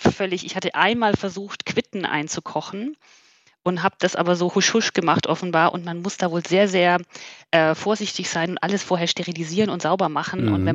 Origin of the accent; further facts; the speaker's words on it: Bavaria, Germany; Ich sage gern salü, obwohl ich mittlerweile ich immer noch auffalle, weil ich oft Servus sage. Und das sagt man hier natürlich eigentlich gar nicht, aber ich komme ja eigentlich aus Bayern.